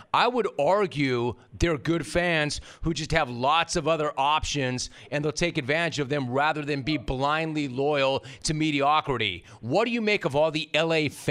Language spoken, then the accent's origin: English; Sherman Oaks, California, United States; Like, when you say growing up in Sherman Oaks, man, you know, I played my Little League baseball at Sherman Oaks Little League.